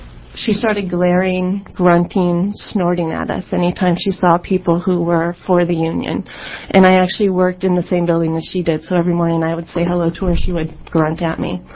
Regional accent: Portland, Oregon, United States; I'm from Portland, Oregon.

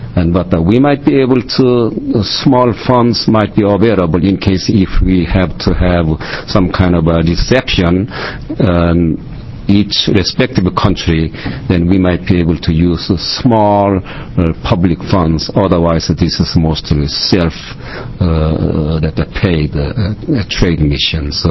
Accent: South Korea; So especially since I'm from Korea, when the Korean delegation high officials coming over here

